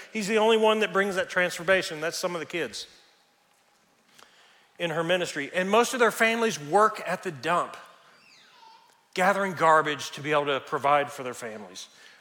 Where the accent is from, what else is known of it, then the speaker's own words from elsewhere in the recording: Tennessee, United States; There was a farmer back in Tennessee, and we're from Tennessee, right?